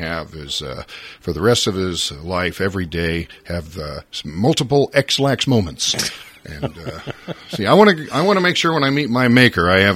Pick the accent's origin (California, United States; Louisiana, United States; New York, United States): California, United States; Vallejo; I grew up in Vallejo